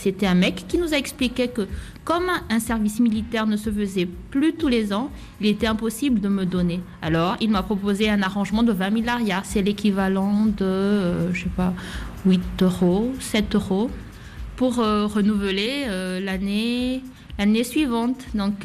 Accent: Madagascar; je suis de Madagascar

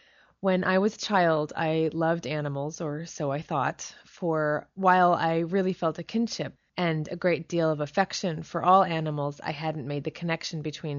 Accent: Corte Madera, California, United States; After I moved from my hometown of Corte Madera, California, to San Francisco, I was a waitress on Haight Street for many years.

